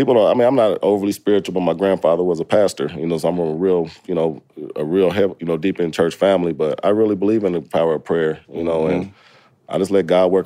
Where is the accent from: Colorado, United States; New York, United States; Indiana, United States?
Indiana, United States; But in Indiana, we don't have a sound, so we flirt with everything.